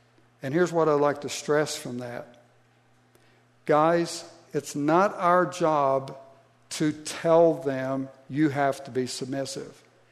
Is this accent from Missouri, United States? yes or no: no; Ohio, United States; And one of the things growing up in Southeast Ohio in the churches that we did